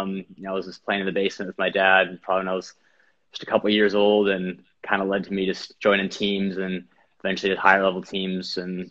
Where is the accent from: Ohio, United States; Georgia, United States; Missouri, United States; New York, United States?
Missouri, United States; St. Louis; Yeah, so obviously I was from St. Louis, so a lot of Midwest schools, kind of Big Ten type of schools.